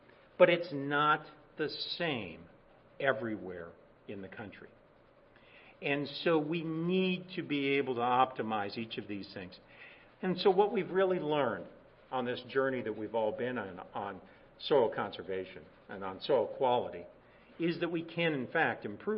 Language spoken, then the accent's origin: English; South Dakota, United States; Now, I'm a rancher from South Dakota.